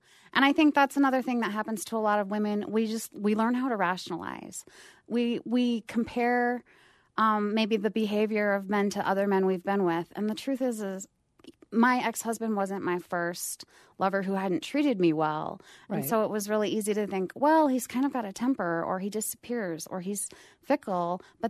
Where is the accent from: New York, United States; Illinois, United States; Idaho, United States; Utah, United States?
Idaho, United States; Salmon; I think growing up in Salmon, and I love Salmon